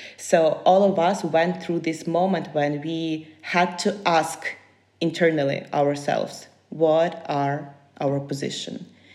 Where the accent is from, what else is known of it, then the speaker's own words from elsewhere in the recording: Ukraine; first language Ukrainian; English is a second language; I grew up in Ukrainian is my first language. Yes, so I grew up in a Ukrainian language family.